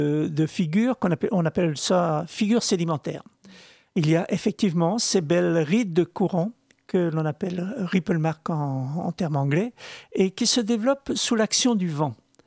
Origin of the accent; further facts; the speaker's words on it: Brittany, France; first language br; French is a second language; Moi, je n'ai parlé français qu'à 6 ans. Oui, j'ai sans doute un des rares bretonnants d'origine comme ça. Et là, moi je viens du Trégor, donc il y a quelques petites nuances dans le parler.